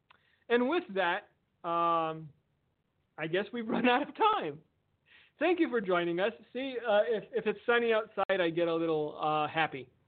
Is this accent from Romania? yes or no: yes; Romania; I grew up in Romania. I had to go to an outhouse in 30 below in the middle of the night for the first 9 years of my life.